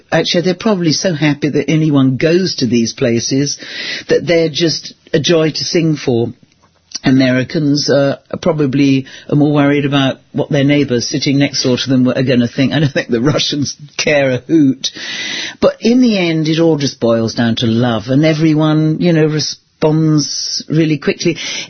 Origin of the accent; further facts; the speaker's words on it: United Kingdom; you know, I'm British and we have strict timings